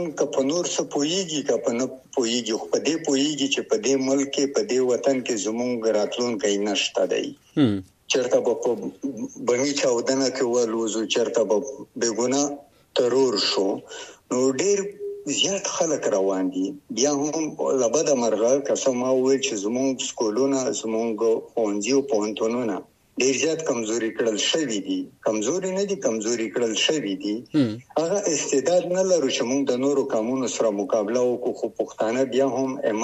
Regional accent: Wana, Khyber Pakhtunkhwa, Pakistan; ز د سویلی وزیرستان دوانه او سیدن کې یم. ما لومړنۍ زده کړې په موسانی کې په پبلک سکول وانه کې کړې دي تر لسم ټولګي پورې.

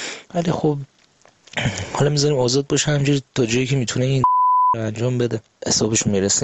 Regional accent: Mashhad, Razavi Khorasan, Iran; من مشهدی هستم.

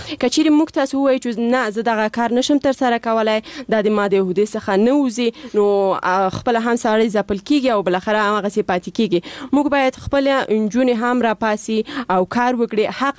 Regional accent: Paktia, Afghanistan; زه د پکتیا د دس یو ولسوالیم چې اصلا الته د انجونو لپاره هیڅ کوانځای نشته

